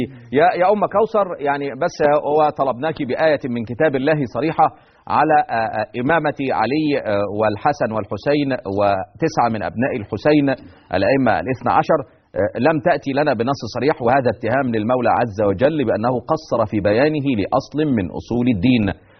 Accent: Egypt; احنا عندنا في مصر

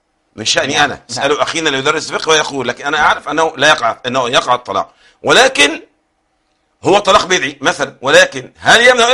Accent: Egypt; النسب عندنا في مصر بالذات في إشكال

